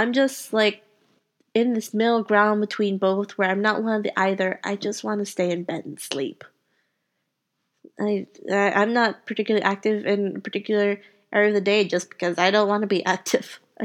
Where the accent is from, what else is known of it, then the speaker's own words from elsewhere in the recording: Louisiana, United States; I was born and raised near New Orleans, Louisiana. And because of family issues, I had to move to the West Coast.